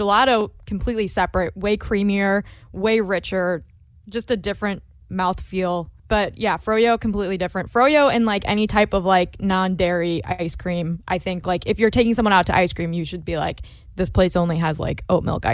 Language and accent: English; Midwest, United States; I'm from the Midwest, so I'm neither Southern nor East Coast, so maybe my opinion's different.